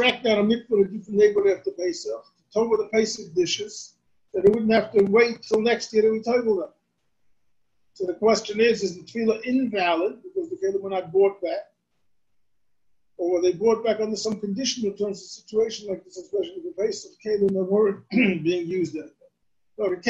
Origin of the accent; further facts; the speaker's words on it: Brooklyn, New York, United States; Growing up in Flatbush, I became very accustomed to Nusach Svarchus.